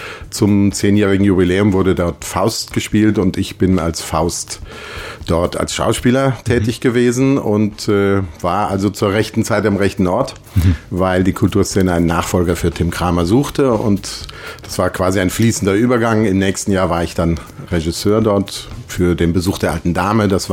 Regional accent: Frankfurt, Hesse, Germany; born there; Ich komme aus Deutschland, in Frankfurt geboren, aber charakterlich eher Westfale, glaube ich. Meine Eltern sind beide Münsteraner Gegend.

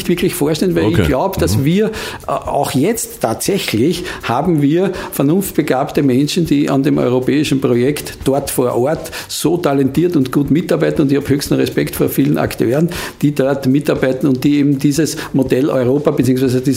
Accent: Lower Austria, Austria; die Identität für mich als Niederösterreicher, das ist einmal in erster Linie ich, mein persönliches Umfeld, meine Leute, mit denen ich zu Hause bin, mein Dorf.

